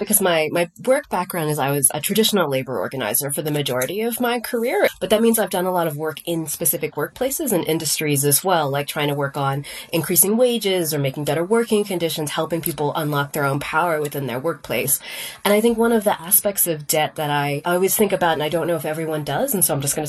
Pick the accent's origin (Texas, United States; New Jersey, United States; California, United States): Texas, United States; I grew up in Texas, and I grew up in a smaller, more conservative town.